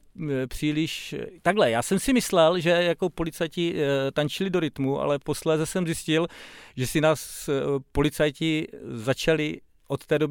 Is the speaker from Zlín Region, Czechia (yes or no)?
yes; Napajedla, Zlín Region, Czechia; now in Brno, Czechia; já nejsem rodilý Brňák, já jsem původem z Napajedel, což...